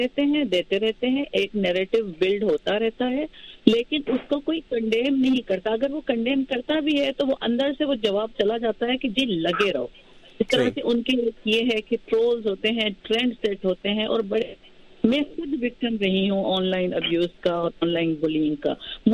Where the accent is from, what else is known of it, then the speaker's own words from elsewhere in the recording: Sindh, Pakistan; سندھ کا تو خیر میں خود میرا اپنا سندھ سے تعلق ہے